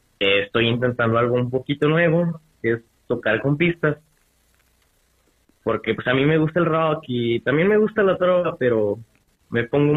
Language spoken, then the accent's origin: Spanish; Calvillo, Aguascalientes, Mexico; Calvillo, Aguascalientes.